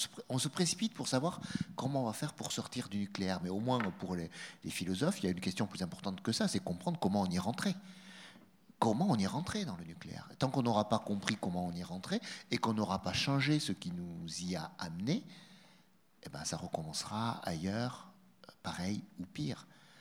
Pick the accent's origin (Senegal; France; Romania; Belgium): France; je connais le cas de la France, puisque je suis français